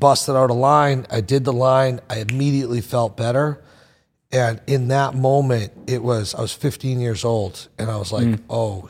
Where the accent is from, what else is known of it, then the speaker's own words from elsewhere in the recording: Boston, Massachusetts, United States; My story is this. I grew up outside of Boston.